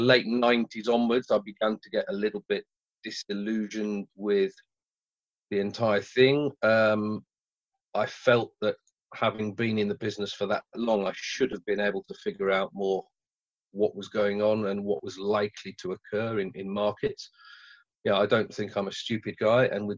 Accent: Lancaster, North West England, United Kingdom; I'm from Lancaster in northwest England. Grew up there.

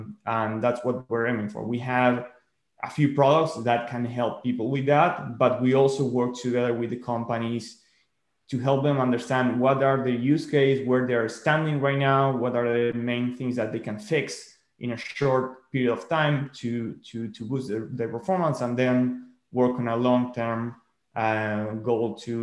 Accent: Uruguay; I also co-founded the most prominent e-commerce website in my home country, in Uruguay, in South America.

